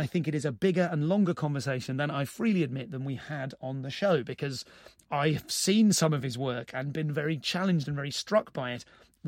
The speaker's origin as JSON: {"language": "English", "region": "England", "country": "United Kingdom", "said": "Colt Cabana, but I'm too English for that."}